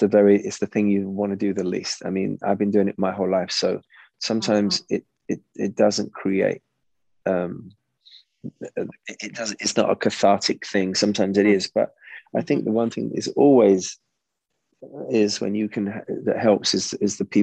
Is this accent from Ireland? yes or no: no; London, United Kingdom; I need to get back to Britain and my hometown of London